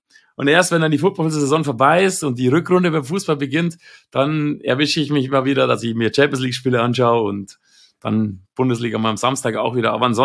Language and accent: German; Ingolstadt, Bavaria, Germany; ich habe gesagt, ich komme aus Ingolstadt